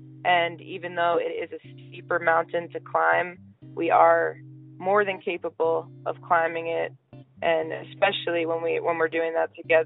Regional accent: New York, United States; moved away as an adult; Yeah, I grew up on Long Island, and like all throughout my teenage years, I just couldn't wait to leave. And as soon as I was 18, I left.

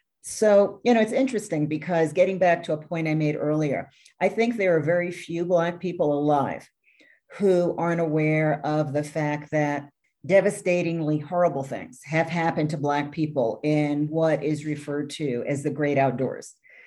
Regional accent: New York, United States; I know for me, for example, I grew up in New York. I grew up close to a massive beach.

